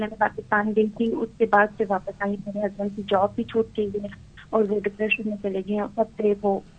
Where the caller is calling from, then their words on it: Canada; حضرت جی میں کینیڈا سے … بات کر رہی ہوں